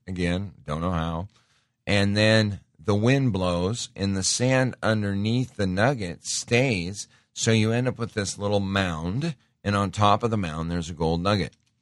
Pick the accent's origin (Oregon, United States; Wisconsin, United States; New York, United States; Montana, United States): Montana, United States; I grew up in Montana. We used to have to pick rock every year, pick more rock.